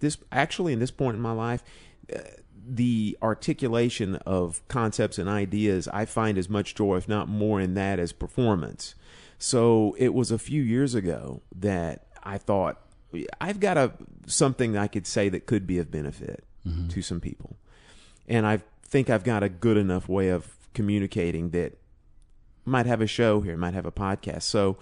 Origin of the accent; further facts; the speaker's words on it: Athens, Tennessee, United States; The foothills of East Tennessee, just outside of Knoxville. A little small town called Athens, Tennessee.